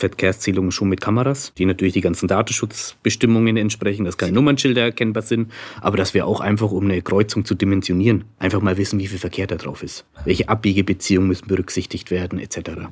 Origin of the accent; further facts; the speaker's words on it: Bavaria, Germany; ich bin auch Franke